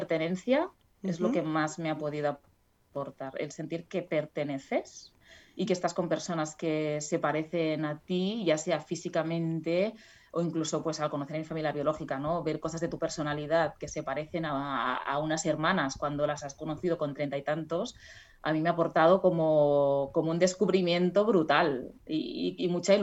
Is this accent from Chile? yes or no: no; Spain; first language Catalan; Spanish is a second language; a mí el hecho de la lengua y de poder expresarme en catalán, porque es mi lengua materna